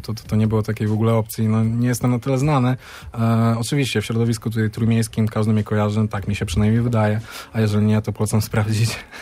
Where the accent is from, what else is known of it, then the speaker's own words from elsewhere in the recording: Brzeszcze, Lesser Poland, Poland; wychowuję się na Brzeszczu, jestem z Brzeszcza, każdy, kto jest stąd, mnie kojarzy.